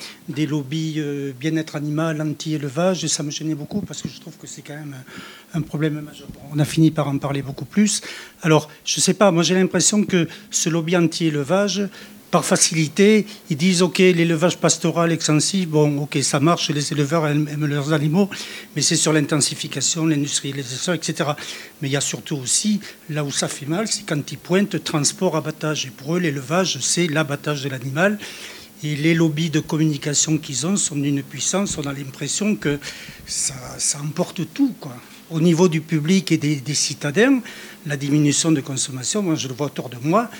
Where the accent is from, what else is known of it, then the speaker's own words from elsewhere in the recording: Réquista, Occitanie, France; moi je suis de Requista aussi, de l'Edergue précisément